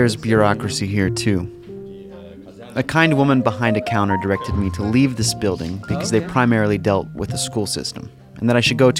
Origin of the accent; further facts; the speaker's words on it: United States; So I'm a journalist from the United States